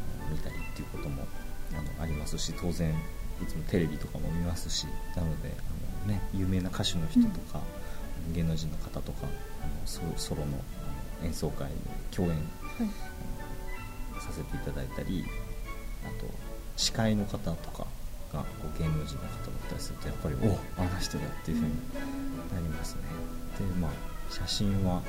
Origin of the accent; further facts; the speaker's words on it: Hokkaido, Japan; 北海道でご活躍されたという、まあ、共通点というか、僕の出身のところで活躍されたということで